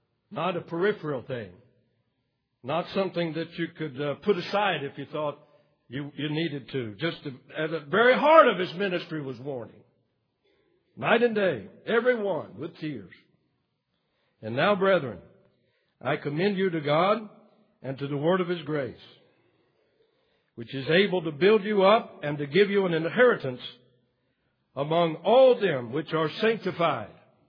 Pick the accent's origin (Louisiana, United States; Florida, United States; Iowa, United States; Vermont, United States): Florida, United States; Lakeland; And I said, "Well, I'm probably going to Lakeland. That's my hometown.